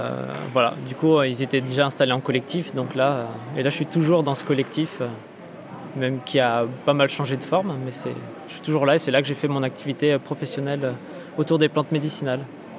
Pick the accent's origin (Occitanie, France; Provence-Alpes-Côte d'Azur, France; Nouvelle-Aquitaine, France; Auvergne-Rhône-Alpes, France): Auvergne-Rhône-Alpes, France; Chambéry; ils étaient de Chambéry aussi, de là d'où je viens.